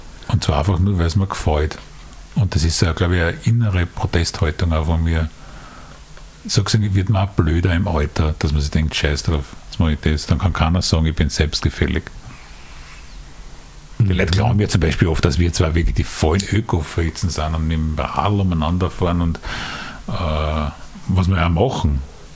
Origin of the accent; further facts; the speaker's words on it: Vienna, Austria; wir sind aus Simmering, die, da waren wir also, wo man da so geerdet ist und die Arbeiter und so weiter.